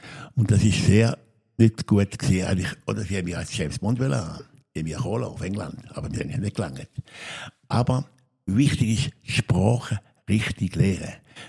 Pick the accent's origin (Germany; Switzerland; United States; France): Switzerland; Ich war Schweizer